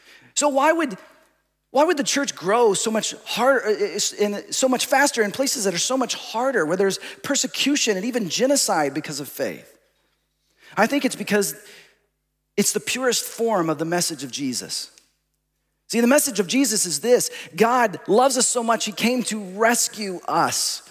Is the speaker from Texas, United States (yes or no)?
yes; Dallas-Fort Worth, Texas, United States; moved away as an adult; also born or lived in Seattle; now in Los Angeles, United States; I grew up in Dallas-Fort Worth and ended up moving with my new bride to Seattle and then to Los Angeles, where we served for 17 years in those 2 locations, far away from family and friends